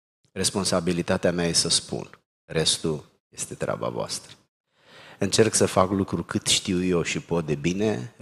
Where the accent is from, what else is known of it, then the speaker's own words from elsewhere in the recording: Giurgiu, Giurgiu County, Romania; M-am născut în Giurgiu, sub București, un oraș pe malul Dunării, un oraș mai mic, sub o influență turcească, într-o zonă destul de diferită de Banat, de Ardeal în general.